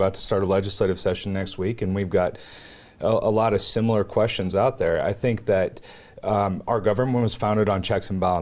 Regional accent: United States

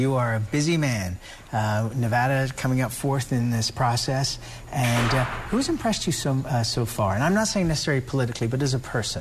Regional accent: England, United Kingdom; now in United States; I was born and raised in England, so not around a gun culture.

